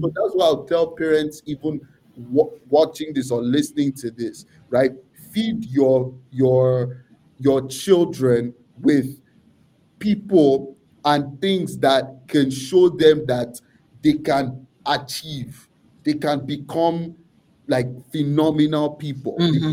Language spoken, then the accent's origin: English; Nigeria; So the context I would give you, it really is growing up in Nigeria.